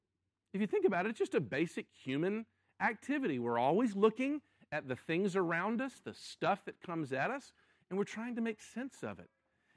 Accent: Memphis, Tennessee, United States; moved away as an adult; I was born in Memphis, Tennessee, was raised and went to high school there, even stuck around to go to college at what then was Memphis State University, now is the University of Memphis, and didn't even leave Memphis really to live any other place

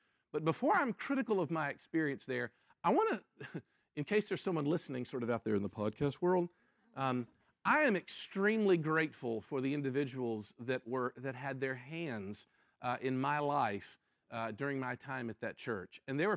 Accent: Memphis, Tennessee, United States; moved away as an adult; I was born in Memphis, Tennessee, was raised and went to high school there, even stuck around to go to college at what then was Memphis State University, now is the University of Memphis, and didn't even leave Memphis really to live any other place

